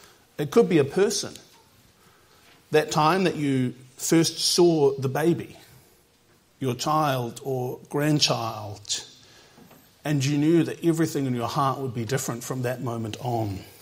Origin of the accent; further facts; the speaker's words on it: New Zealand; As a New Zealander, if you get on an aeroplane, you can basically always see the ocean.